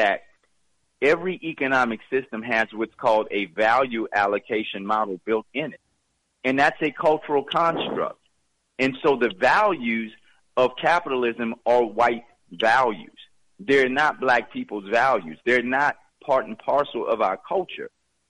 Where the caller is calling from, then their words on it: Atlanta, Georgia, United States; calling from Atlanta.